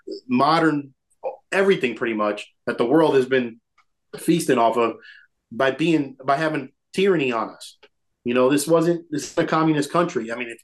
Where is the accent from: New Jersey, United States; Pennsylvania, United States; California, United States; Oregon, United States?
New Jersey, United States; I grew up in New Jersey. I almost became a police officer myself